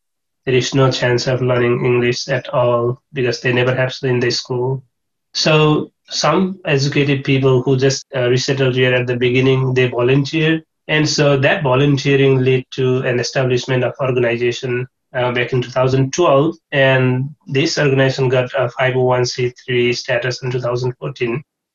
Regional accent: United States; Now, I am proud to say that I'm American and I'm working here.

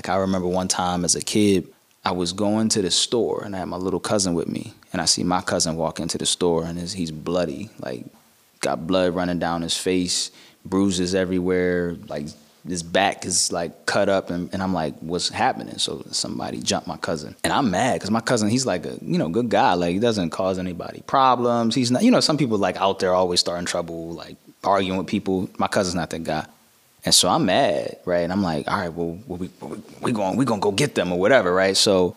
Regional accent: Pikesville, Maryland, United States; born or raised there

